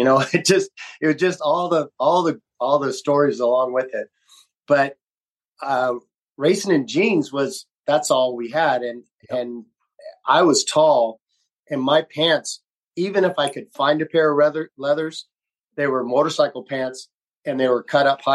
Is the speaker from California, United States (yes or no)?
yes; San Diego, California, United States; moved away; and I'm from San Diego. I grew up literally riding distance from Rancho.